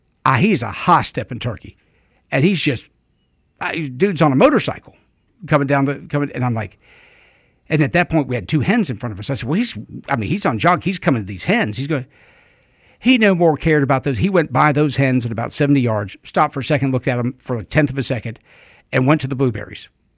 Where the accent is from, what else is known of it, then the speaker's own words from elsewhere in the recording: Alabama, United States; I said, we're from Alabama.